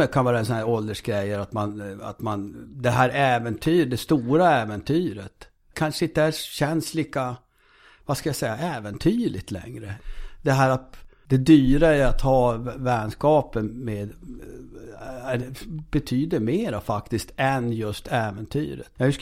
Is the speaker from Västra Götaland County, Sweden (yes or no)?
no; Norrbotten County, Sweden